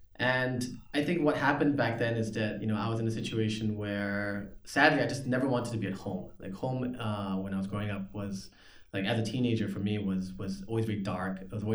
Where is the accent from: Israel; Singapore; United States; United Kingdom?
Singapore; Yeah, growing up in Singapore is great.